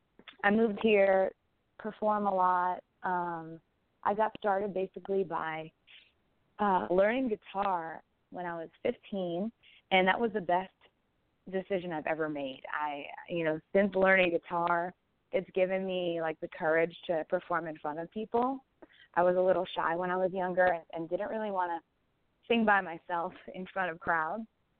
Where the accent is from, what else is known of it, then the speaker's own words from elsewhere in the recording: New York, United States; now in Nashville, United States; I'm now in Nashville, Tennessee. I'm from New York, but I decided to move to Nashville to further my music career